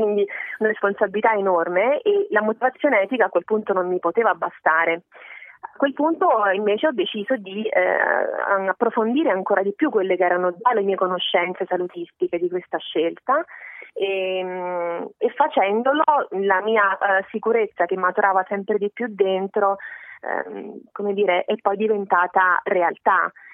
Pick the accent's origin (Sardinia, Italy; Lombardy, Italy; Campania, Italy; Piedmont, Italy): Campania, Italy; Salerno; sono di Salerno